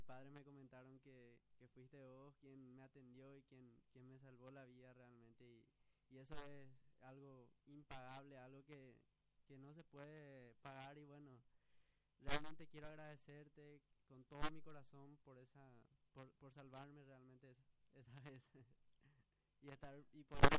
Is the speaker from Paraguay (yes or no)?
yes; Ybycuí, Paraguarí, Paraguay; Yo vine de la ciudad de Ubicuí, yo nací en el IPS